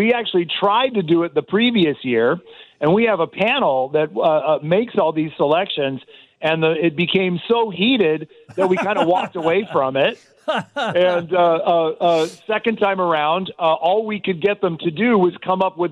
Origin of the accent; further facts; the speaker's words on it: Chicago, Illinois, United States; And you know, as a Chicagoan, these restaurants are kind of like, you know, the heart of many of these communities.